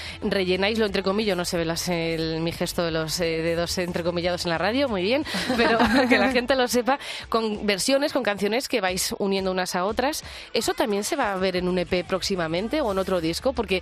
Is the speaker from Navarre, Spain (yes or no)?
yes; Pamplona, Navarre, Spain; Yo soy fan de … que como soy de Pamplona